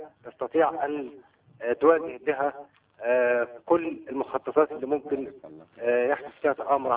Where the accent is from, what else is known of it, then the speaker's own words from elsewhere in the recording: Egypt; من مصر مصري.